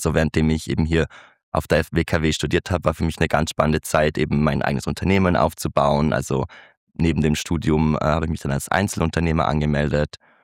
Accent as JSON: {"language": "German", "region": "Vorarlberg", "country": "Austria", "said": "ich komme natürlich aus Vorarlberg"}